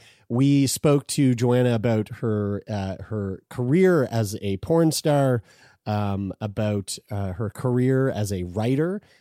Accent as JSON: {"language": "English", "region": "Nova Scotia", "country": "Canada", "tie": "born or raised there", "said": "Small town in Nova Scotia, Canada"}